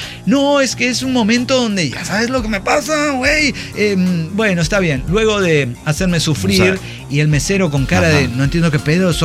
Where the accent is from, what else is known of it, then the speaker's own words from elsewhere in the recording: Nuevo Laredo, Tamaulipas, Mexico; Pero no, es porque soy de Zamora, de Nuevo Laredo, Tamaulipas